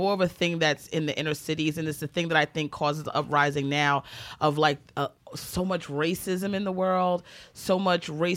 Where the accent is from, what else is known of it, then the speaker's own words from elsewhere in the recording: Maryland, United States; and I'm from Maryland, so, you know, here, I think, in New York City, there's such an urban culture, right?